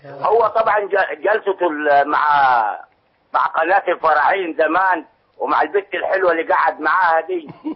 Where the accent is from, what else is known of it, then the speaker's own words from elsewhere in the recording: Upper Egypt, Egypt; انا صعيدي